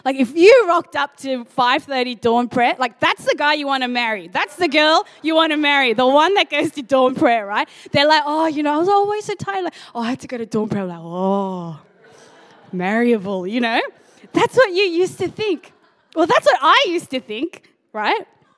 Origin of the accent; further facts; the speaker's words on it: United States; I grew up in the Korean church.